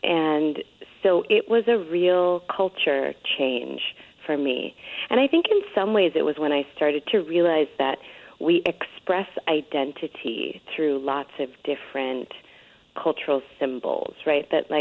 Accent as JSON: {"language": "English", "region": "New York", "country": "United States", "tie": "born or raised there", "said": "And where I come from, you know, in the building that I grew up in the Bronx, when the elevator door opens, there's like 20 apartments."}